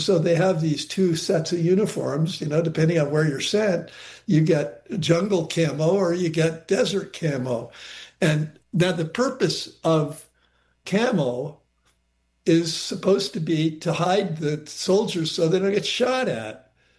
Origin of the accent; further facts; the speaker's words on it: Connecticut, United States; Connecticut, my home state